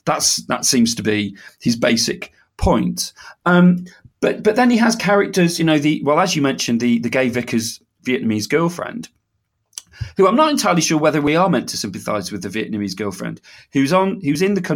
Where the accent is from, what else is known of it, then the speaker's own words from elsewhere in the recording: Beirut, Beirut Governorate, Lebanon; Well, I was brought up in Beirut, and nothing is ever made of that.